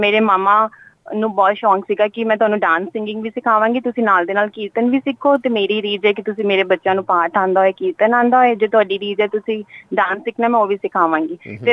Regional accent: Mohali, Punjab, India; ਕਿਉਂਕਿ ਮੈਂ ਚੰਡੀਗੜ੍ਹ ਤੋਂ ਬਿਲੋਂਗ ਕਰਦੀ ਹਾਂ, ਹੁਣ ਮੋਹਾਲੀ, ਚੰਡੀਗੜ੍ਹ ਦਾ ਬਰਥ ਹੈ, but I have been born boat up in Mohali.

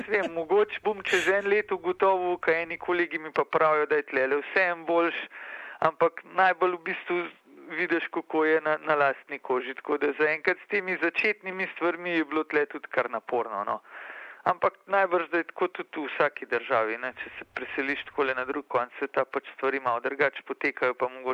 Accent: Bled, Upper Carniola, Slovenia; Jaz sem doma z Bleda.

